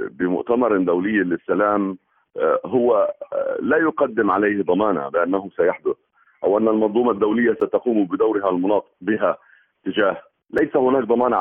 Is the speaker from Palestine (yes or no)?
yes; Palestine; أننا نحن كفلسطينيين خياراتنا الأولى هي الذهاب إلى السلام